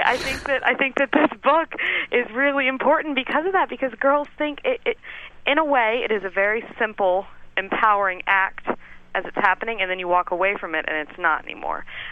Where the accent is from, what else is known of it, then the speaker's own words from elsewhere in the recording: Georgia, United States; lot of girlfriends from back home who are getting engaged, and all the girls who have moved away, I'm from Georgia